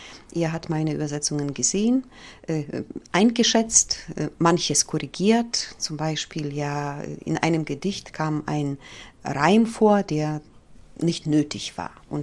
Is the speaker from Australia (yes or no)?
no; Lithuania; first language Polish; German is a second language; now in Poland; Ich komme nämlich aus Litauen, da habe ich Germanistik studiert. In Polen lebe ich über 20 Jahre schon. Und Polnisch ist meine Muttersprache.